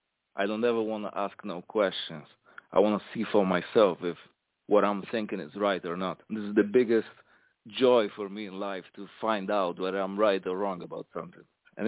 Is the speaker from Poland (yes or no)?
yes; Poland; now in United Kingdom; I'm from Poland, man. I live in the UK right now. In England.